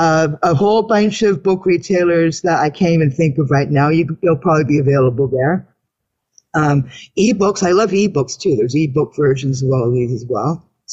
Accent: Canada; because I'm a Canadian woman.

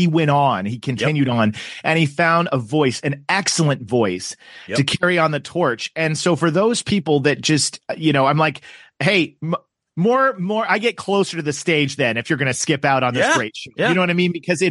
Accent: Tulsa, Oklahoma, United States; I'm originally from Tulsa, Oklahoma. That is my hometown, my home state.

